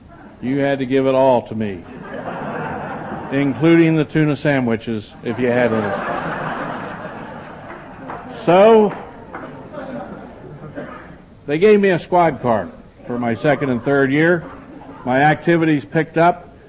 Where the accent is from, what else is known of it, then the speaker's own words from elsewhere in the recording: Hagerstown, Maryland, United States; Maryland, I'm from Hagerstown, Maryland, and we have a little sliver of Atlantic seaboard where we have a resort community